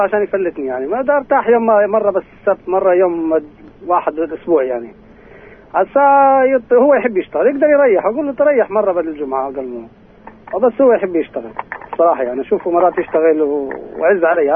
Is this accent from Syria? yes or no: yes; Quneitra Governorate, Syria; أنا من الهضبة الجولان